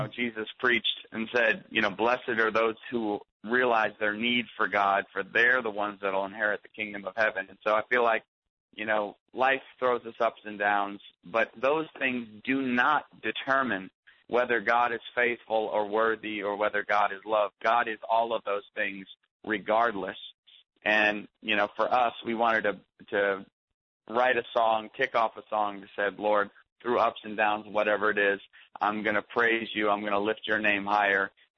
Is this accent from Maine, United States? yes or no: yes; Maine, United States; I'm from Maine, so we've got beautiful places to hike.